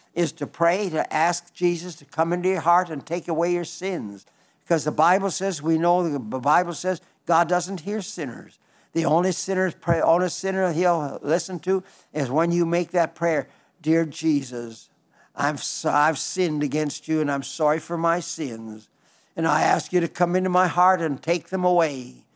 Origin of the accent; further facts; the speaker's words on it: Belle Fourche, South Dakota, United States; Belfouche, South Dakota, that is my hometown. They won't claim me, but I claim them. And that's a beautiful town.